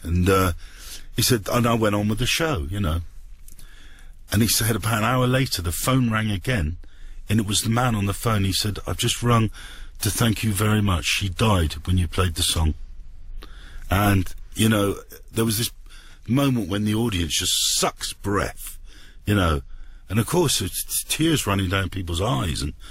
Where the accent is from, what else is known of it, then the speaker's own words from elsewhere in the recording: England, United Kingdom; which gave me a lot of pleasure as an Englishman.